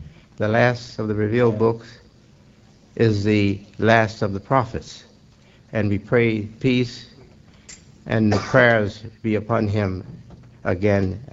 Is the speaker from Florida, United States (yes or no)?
no; Chicago, Illinois, United States; Because I live in Chicago. Chicago area. Chicago is my hometown.